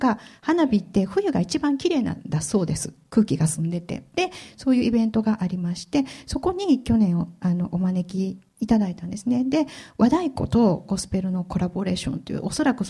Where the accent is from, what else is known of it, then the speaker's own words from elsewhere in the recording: Osaka, Japan; もともと主人も私もコテコテの大阪人なんですね。大阪出身で大阪で生まれて大阪で育った人間なんですけれども